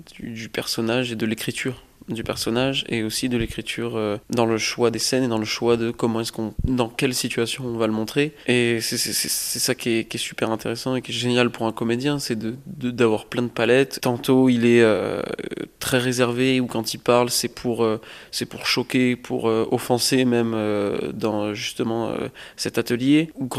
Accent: La Ciotat, Provence-Alpes-Côte d'Azur, France; also born or lived in Paris suburbs; je suis né en banlieue parisienne, j'ai un peu grandi en banlieue parisienne, mais oui, j'ai fait toute mon adolescence et une partie de mon enfance à la Ciotat.

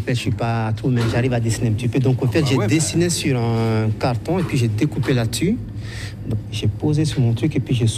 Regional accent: Tramelan, Bern, Switzerland; Et comme moi, je viens de Tremblant

